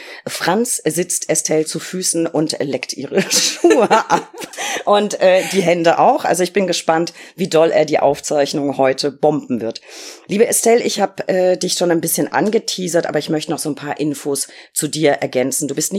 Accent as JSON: {"language": "German", "region": "Berlin", "country": "Germany", "said": "ganz, ganz liebe Grüße aus Berlin."}